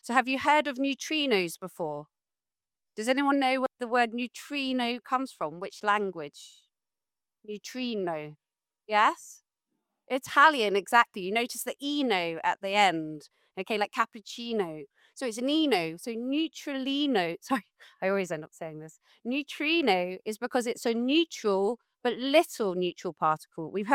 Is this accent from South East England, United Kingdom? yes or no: yes; South East England, United Kingdom; I'm from Sussex.